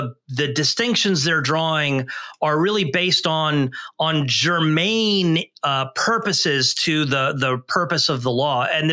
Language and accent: English; Arizona, United States; my home state of Arizona included